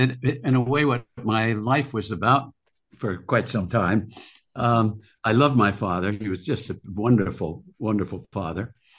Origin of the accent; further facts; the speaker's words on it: Hollywood, California, United States; born there; Well, good. Yes, just for the background for your audience, I was born in the Hollywood Hospital.